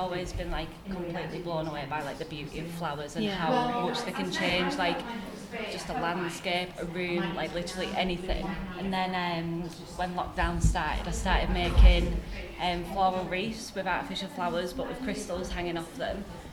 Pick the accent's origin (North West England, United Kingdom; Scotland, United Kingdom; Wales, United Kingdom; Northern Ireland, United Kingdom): North West England, United Kingdom; Barrow; because I'm from Barrow, our main employer is BAE Systems